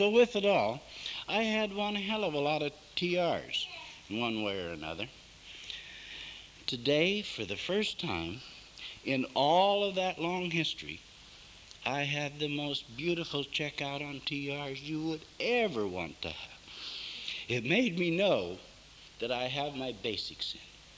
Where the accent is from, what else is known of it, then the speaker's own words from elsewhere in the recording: England, United Kingdom; And finally, I married the girl, and we settled down in East Grinstead. So I'm here from England